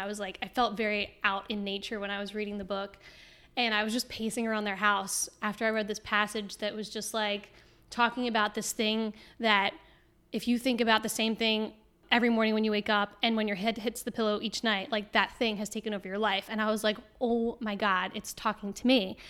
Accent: New Jersey, United States; also born or lived in New York / Los Angeles; Sure. I'm from New Jersey. I grew up with four siblings and moved to New York, Hoboken area for a few years. Then I was in LA for a little while. And now I've been in North Carolina with you for like 3 years.

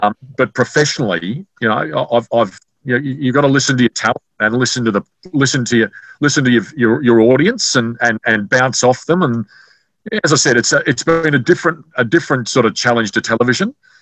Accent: Gold Coast, Queensland, Australia; also born or lived in Brisbane / Sydney / Melbourne; And I was born and raised on the Gold Coast, and then I basically went to Brisbane

